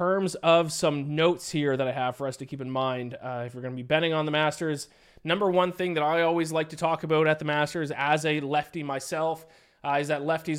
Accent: Canada; I should know that as a Canadian.

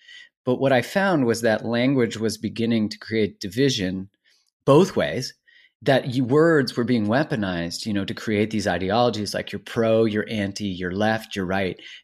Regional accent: Canada; I'm Canadian, originally born in Canada

